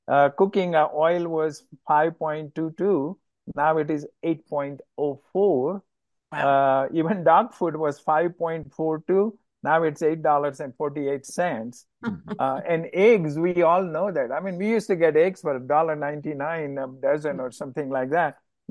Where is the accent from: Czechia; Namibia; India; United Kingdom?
India; moved away as an adult; now in United States; I am an immigrant from India, came legally.